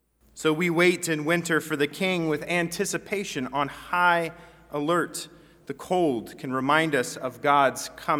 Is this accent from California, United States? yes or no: yes; California, United States; Midwest usually hears for the first time that I'm from California